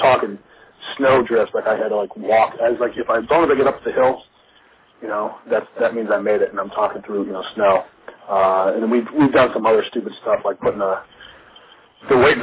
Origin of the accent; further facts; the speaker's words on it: Illinois, United States; I grew up just outside of Chicago